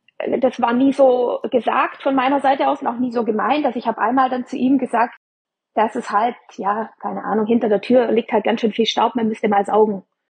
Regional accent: Baden-Württemberg, Germany; ich komme aus Schwaben

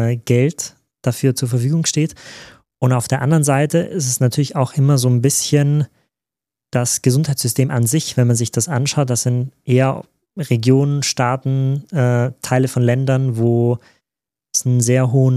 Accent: Austria; Zum Beispiel in Österreich, wir sind ja beide Österreicher

